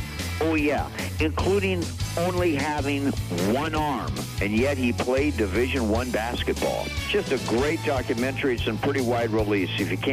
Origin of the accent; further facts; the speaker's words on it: Hawaii, United States; I lost a friend on the Challenger, astronaut Ellison Onizuka from my hometown in Hawaii.